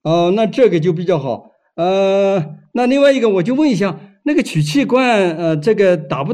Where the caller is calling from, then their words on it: Chengdu, Sichuan, China; 我这个电话是从四川成都打过来的，我是四川省政法委这个维稳办的副主任。